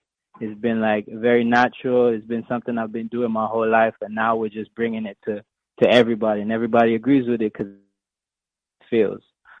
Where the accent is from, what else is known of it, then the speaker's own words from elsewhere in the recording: St. Lucia; I also was raised in a lot of countries and cultures myself. I have a West Indian background. I'm from St. Lucia. My father's from Sri Lanka.